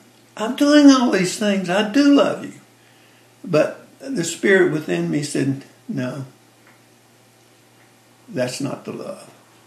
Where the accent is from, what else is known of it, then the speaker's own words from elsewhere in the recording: Louisiana, United States; I'm from Louisiana, Northwest Louisiana. I came to Christ when I was 12 years old.